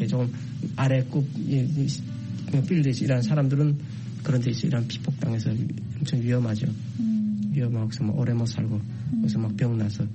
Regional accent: North Korea; moved away; 북한에서 왔다는 걸 숨기기 위해서

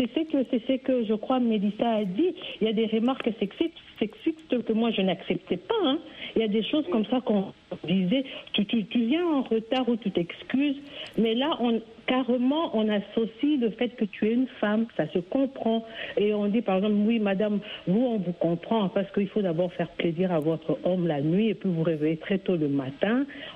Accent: DR Congo; moved away as an adult; Je suis arrivée ici à 23 ans. J'ai quitté le Congo, la RTC chez moi.

